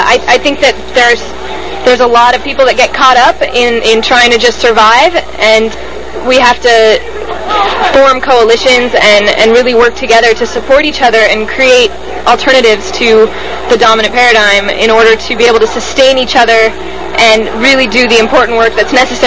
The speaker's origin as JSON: {"language": "English", "town": "San Francisco", "region": "California", "country": "United States", "said": "I'm from San Francisco, and I came all the way out to D.C."}